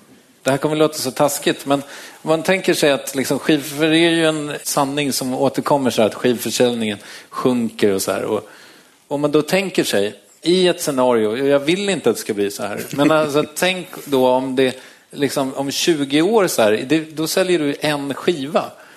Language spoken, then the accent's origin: Swedish; Strängnäs, Södermanland, Sweden; Jag kommer från Strängnäs, det är mycket mindre än Göteborg. Och mindre än Linköping.